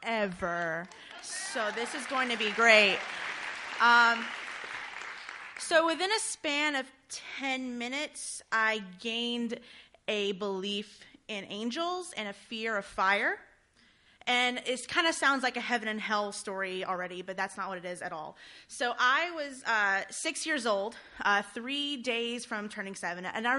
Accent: Mississippi, United States; Well, I'm from Mississippi, and that's really all you can do there.

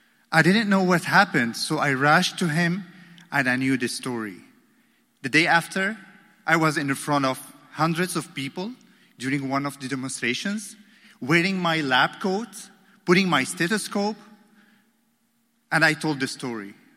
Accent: Damascus, Damascus Governorate, Syria

